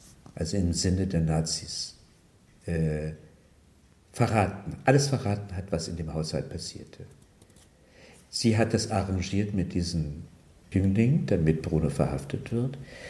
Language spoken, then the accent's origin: German; Berlin, Germany; born there; Ich bin in Kreuzberg im Keller geboren, in einer fensterlosen Wohnung, in der Adelbertstraße 88.